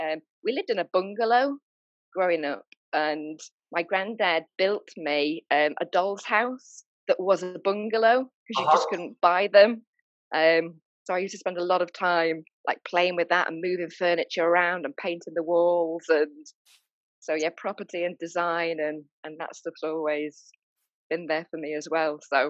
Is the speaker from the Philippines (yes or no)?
no; United Kingdom; I'm British, as you can tell from my accent.